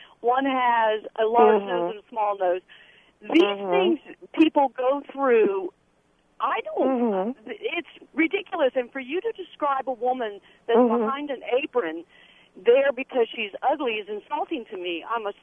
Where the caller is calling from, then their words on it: Nashville, Tennessee, United States; Yeah, I'm calling from Nashville, and I'm a mother of 8 daughters and 3 sons.